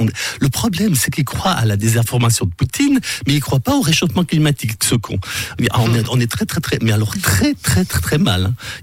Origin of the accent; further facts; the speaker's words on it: Valais, Switzerland; moi, je suis valaisan, on est en Valais. Canton catholique